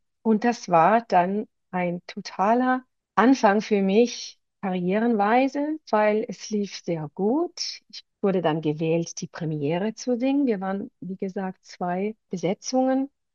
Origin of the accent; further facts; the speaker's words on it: Denmark; Und das war mein erstes Engagement außerhalb Dänemark. Ich bin ja Dänin.